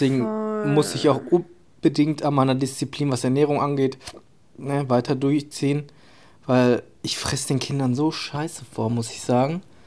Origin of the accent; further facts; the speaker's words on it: North Rhine-Westphalia, Germany; wir kommen aus dem Ruhrpott